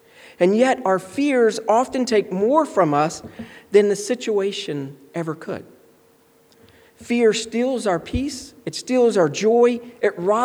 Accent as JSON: {"language": "English", "region": "Florida", "country": "United States", "tie": "born or raised there", "said": "Now, you have to understand, growing up in Florida, I thought I was at the beach all the time."}